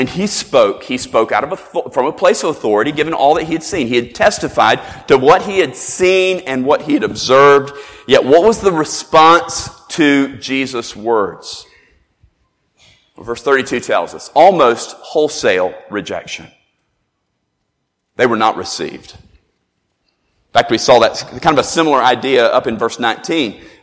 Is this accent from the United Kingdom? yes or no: no; Dubai, United Arab Emirates; I grew up in Dubai. I can tell you about Dubai.